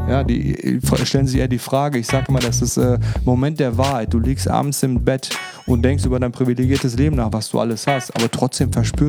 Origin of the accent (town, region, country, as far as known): North Rhine-Westphalia, Germany; born or raised there; now in Düsseldorf, Germany